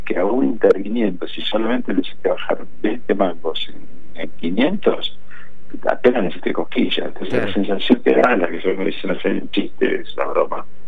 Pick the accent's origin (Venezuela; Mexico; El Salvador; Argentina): Argentina; ambos somos argentinos, ambos vivimos acá